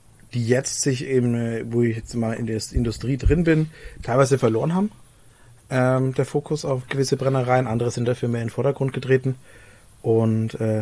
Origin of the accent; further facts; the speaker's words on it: Bavaria, Germany; Also ich selber bin kein Bayer, ich bin Franke, das ist ganz wichtig.